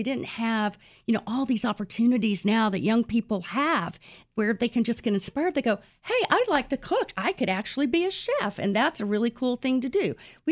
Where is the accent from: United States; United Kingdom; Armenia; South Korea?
United States; Columbia, South Carolina; also born or lived in New Orleans / Tallahassee; I was born in New Orleans, spent a little bit of time in Tallahassee, Florida, and ended up in the fifth grade in Columbia, South Carolina.